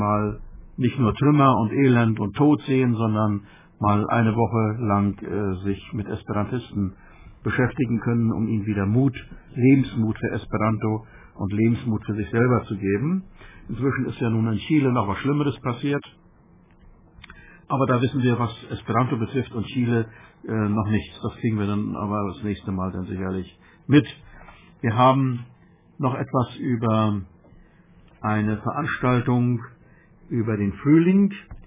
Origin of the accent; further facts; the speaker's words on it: Germany; denn wir als Deutsche sind natürlich immer sehr zurückhaltend, was Denkmale betrifft